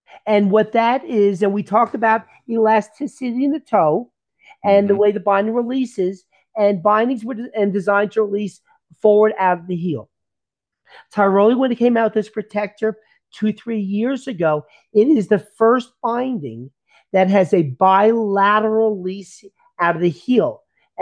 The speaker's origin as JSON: {"language": "English", "region": "Pennsylvania", "country": "United States", "tie": "born or raised there", "said": "growing up in the Poconos, and like all of us kids, we thought we were better than we were."}